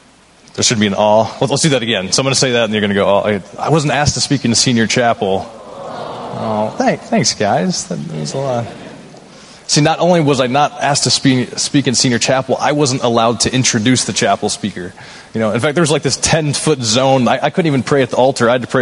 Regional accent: Springfield, Missouri, United States; there we are from Springfield, Missouri, where we didn't have a single non-Christian friend

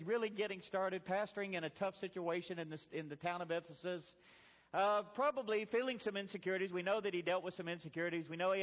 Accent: Rogers, Arkansas, United States; So, I got saved at the age of 19. I grew up in Rogers, Arkansas. I was a student at the University of Arkansas.

